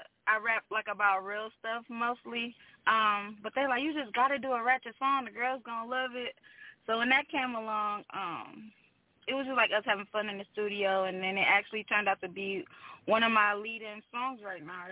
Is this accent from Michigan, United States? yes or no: yes; Detroit, Michigan, United States; I'm from Detroit, Michigan, West Side to be exact, but I'm putting on for my city overall.